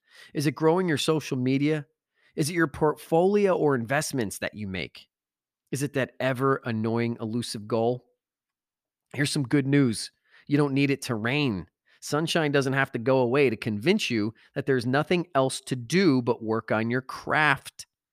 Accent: New Jersey, United States; When I was growing up in Northern New Jersey, golf was like, that was for the rich people.

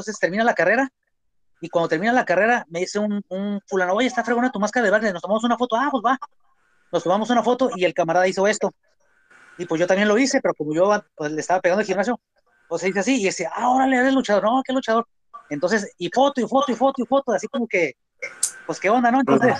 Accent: Guadalajara, Jalisco, Mexico; now in Tijuana, Mexico; Yo migro para Tijuana, pues emigro para Tijuana, y aquí, pues obviamente vengo de Guadalajara, del fútbol.

